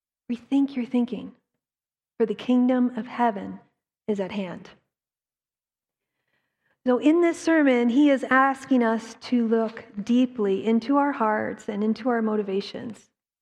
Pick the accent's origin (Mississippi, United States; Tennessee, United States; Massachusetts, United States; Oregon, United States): Massachusetts, United States; Boston; some of you know, I grew up in the Boston area.